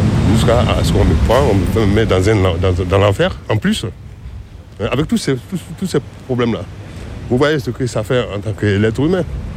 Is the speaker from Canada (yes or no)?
no; Côte d’Ivoire; moved away as an adult; now in France; Je suis de la Côte d'Ivoire. Ça fait 20 ans que je suis là. Je suis venu ici en France en 1989.